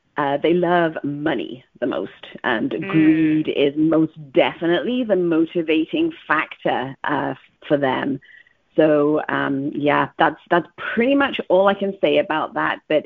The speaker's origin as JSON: {"language": "English", "region": "England", "country": "United Kingdom", "moved": "as an adult", "lives_now": "Canada", "said": "And in case you can't guess, I'm originally from England. And I live in Canada. I've actually lived the last half of my life in Canada."}